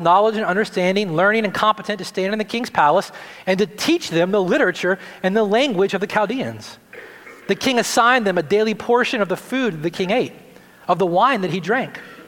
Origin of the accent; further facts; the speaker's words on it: the South, United States; This, again, was another aspect of a world I grew up in the South, in the church.